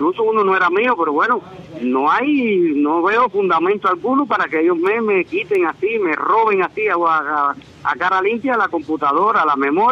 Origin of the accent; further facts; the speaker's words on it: Cuba; eso es una violación de mis derechos como ciudadano cubano.